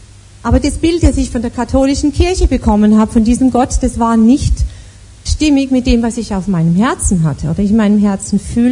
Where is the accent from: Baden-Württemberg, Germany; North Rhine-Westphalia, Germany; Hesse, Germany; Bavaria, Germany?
Baden-Württemberg, Germany; Todtnau; Ich bin ein richtiges Schwarzwaldmädchen, ich bin im tiefsten Schwarzwald aufgewachsen in Todtnau, das ist am Fuße des Feldbergs, kennen vielleicht einige vom Skifahren her, der höchste Berg im Schwarzwald, in einer katholischen Familie mit zwei älteren Brüdern